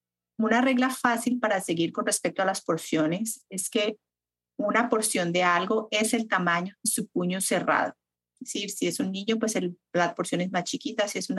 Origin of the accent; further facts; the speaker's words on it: Colombia; Yo soy de Colombia y también el almuerzo es más fuerte.